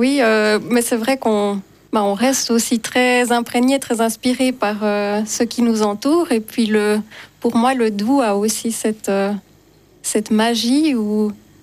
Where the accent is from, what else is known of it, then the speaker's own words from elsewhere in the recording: La Chaux-de-Fonds, Neuchâtel, Switzerland; born there; un projet autour de La Chaux-de-Fonds, ma ville natale.